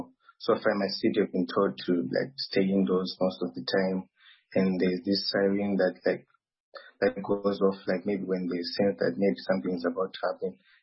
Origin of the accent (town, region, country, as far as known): Zimbabwe; English is a second language; moved away as an adult; now in Khmelnytskyi, Ukraine